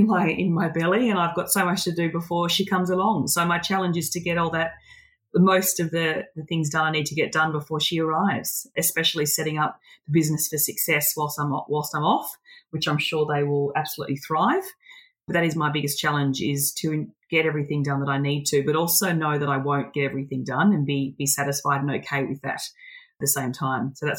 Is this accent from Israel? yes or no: no; Lindfield, New South Wales, Australia; now in Willoughby, Australia; Linfield on the North Shore.